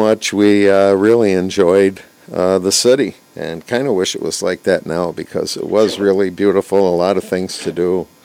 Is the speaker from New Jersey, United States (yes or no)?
no; Gloversville, New York, United States; Mark and I grew up together in Gloversville, New York, and lived around the corner from each other.